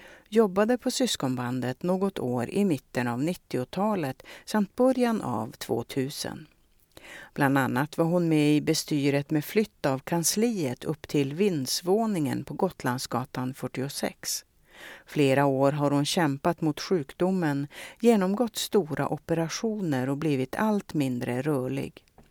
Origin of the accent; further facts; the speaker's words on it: Hämeenlinna, Kanta-Häme, Finland; Jag återvände till min hemort Tavastehus för att gå högstadiet och gymnasiet.